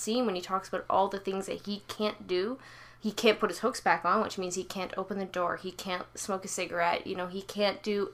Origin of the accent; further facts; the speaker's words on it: Canada; as a Canadian, I am legally obligated to point out